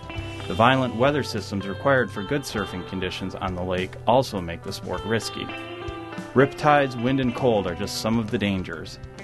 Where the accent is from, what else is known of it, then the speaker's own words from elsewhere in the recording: Wisconsin, United States; When lifelong surfers from Malibu, Huntington Beach, San Onofre, and San Diego discovered that I was from Wisconsin, they couldn't contain their excitement.